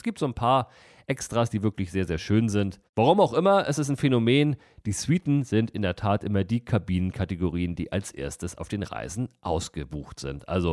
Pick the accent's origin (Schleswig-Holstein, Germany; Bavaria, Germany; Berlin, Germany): Schleswig-Holstein, Germany; Kiel; so ein bisschen was über meine Heimatstadt erzählen darf, was die Gäste dann eben links und rechts im Hafengebiet in der Kieler Förde dann zu sehen bekommen